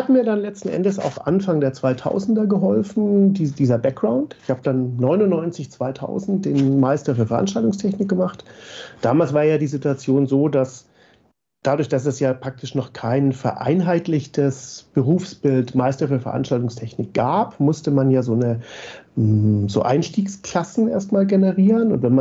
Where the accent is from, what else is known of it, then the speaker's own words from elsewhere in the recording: Southern Germany, Germany; Ich komme eher aus dem Süddeutschen.